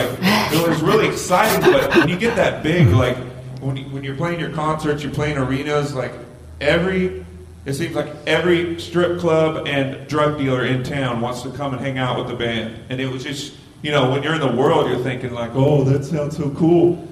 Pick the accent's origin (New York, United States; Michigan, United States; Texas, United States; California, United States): California, United States; Bakersfield; we came from Bakersfield, California. It's 2 hours away. It's the armpit of California.